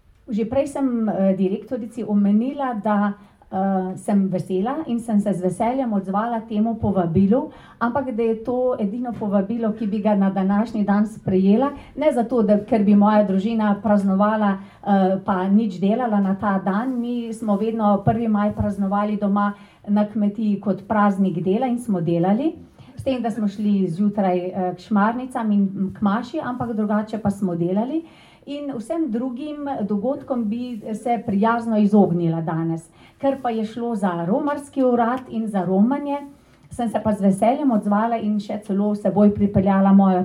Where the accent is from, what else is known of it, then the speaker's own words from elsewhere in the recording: Sveti Križ, Lower Carniola, Slovenia; Jaz namreč prihajam iz Svetega križa na Dolenjskem pri Kostanjevici na Krki